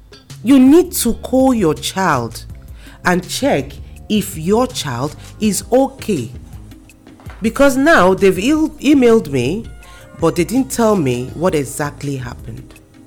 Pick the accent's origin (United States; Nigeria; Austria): Nigeria; Don't get me wrong. I'm from Nigeria. I'm African.